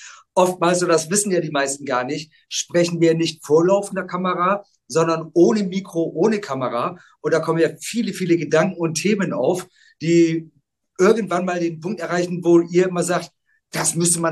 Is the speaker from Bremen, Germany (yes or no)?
yes; Bremen, Germany; Ich bin aufgewachsen in Bremen und habe schon als Kind auf dem Bauernhof meiner Großeltern das Schlachten gelernt.